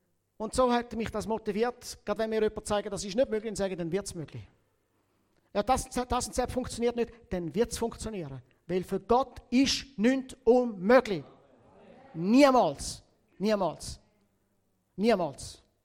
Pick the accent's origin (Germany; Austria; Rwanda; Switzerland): Rwanda; nach und nach in Ruanda, wo ich aufgewachsen bin